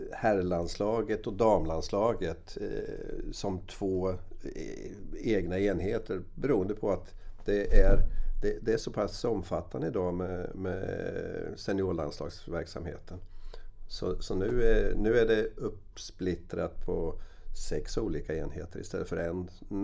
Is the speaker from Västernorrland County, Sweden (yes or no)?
no; Rimforsa, Östergötland, Sweden; Varför ska jag spela ett B-lag när jag kan spela hemma i Rimforsa?